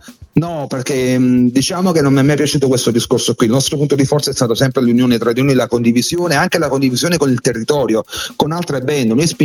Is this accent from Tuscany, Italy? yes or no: no; Torre del Greco, Campania, Italy; now in Pordenone, Italy; io originario sono di Napoli, provincia di Napoli, Torre del Greco.